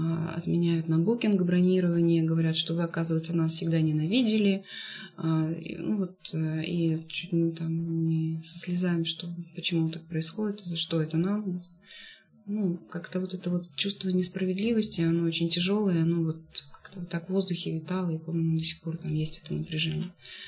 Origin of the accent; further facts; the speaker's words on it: Siberia, Russia; А мы: да, мы далеко, мы из Сибири.